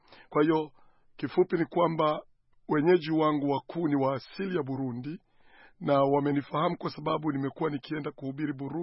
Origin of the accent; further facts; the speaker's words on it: Tanzania; kule kwetu Tanzania